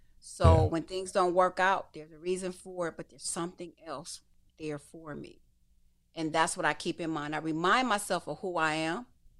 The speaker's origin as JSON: {"language": "English", "town": "Detroit", "region": "Michigan", "country": "United States", "said": "I know a lot of boxers because I come from Detroit"}